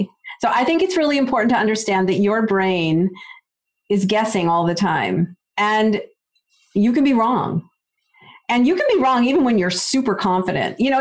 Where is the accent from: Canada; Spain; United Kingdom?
Canada; now in United States; I'm Canadian originally. I mean, I've been an American citizen for a long time now, but I originally came from Canada.